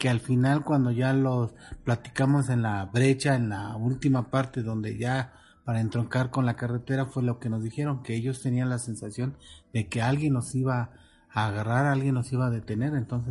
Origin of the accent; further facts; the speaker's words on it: Mexico City, Mexico; Yo soy de la Ciudad de México y nunca había visto ese tipo de colores